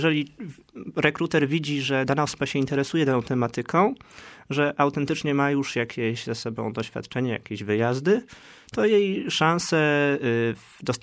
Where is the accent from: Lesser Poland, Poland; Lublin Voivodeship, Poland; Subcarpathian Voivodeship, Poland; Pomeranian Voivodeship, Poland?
Pomeranian Voivodeship, Poland; Tricity; na Węgrzech byliśmy w grupie ja z Trójmiasta